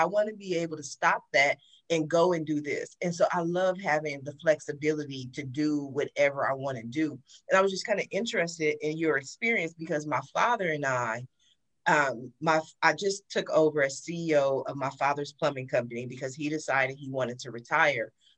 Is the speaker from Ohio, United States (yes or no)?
yes; Columbus, Ohio, United States; also born or lived in Washington, District of Columbia, United States; I'm from Columbus, Ohio. My mom has 8 brothers and sisters.